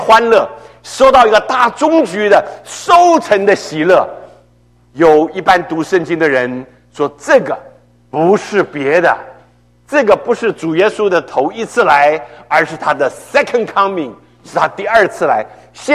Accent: China; 士师，我们中文翻成士师，英文是 judge， 其实就是我们中国人说的民族救星。

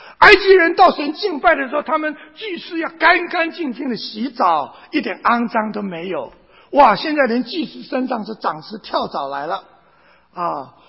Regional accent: Taiwan; 就像我从台湾来的一样啊

